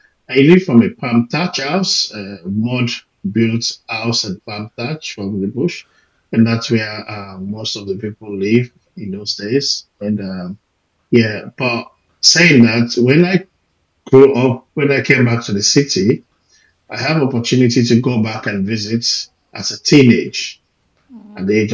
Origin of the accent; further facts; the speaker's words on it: Northern Province, Sierra Leone; And it's a tribe from the northern part of Sierra Leone. And both my parents are Limbers, so I'm from the Limba culture.